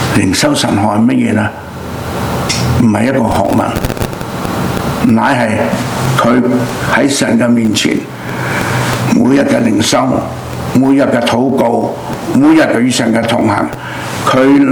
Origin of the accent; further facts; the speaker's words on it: Guangdong, China; 我哋廣東人好少用呢啲咁嘅字啊